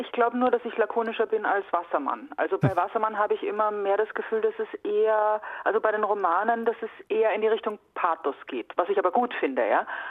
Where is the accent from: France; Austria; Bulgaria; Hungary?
Austria; now in Germany; Mit jüdischen Wurzeln in Deutschland lebend oder auch in Österreich lebend, wo ich herkomme